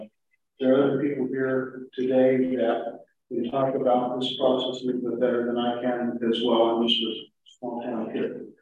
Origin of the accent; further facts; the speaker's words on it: Santa Fe, New Mexico, United States; I come from Santa Fe.